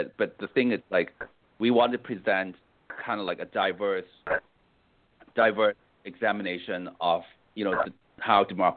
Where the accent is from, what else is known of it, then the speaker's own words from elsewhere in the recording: Canada; also born or lived in United States; and I'm Canadian also. So I'm Canadian and American.